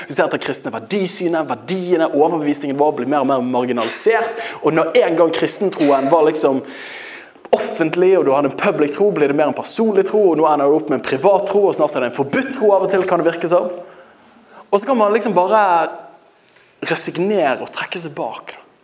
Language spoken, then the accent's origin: Norwegian; Western Norway, Norway; Jeg kommer fra Vestlandet. Jeg er jo en pietist, sant?